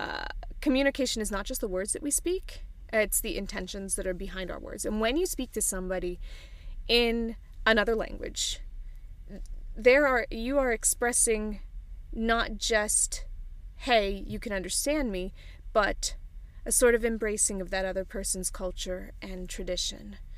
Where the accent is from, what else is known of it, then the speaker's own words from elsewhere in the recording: Pittsburgh, Pennsylvania, United States; I grew up in Pittsburgh and not even in the city of Pittsburgh itself, but in the suburbs of Pittsburgh. So not a terribly diverse place.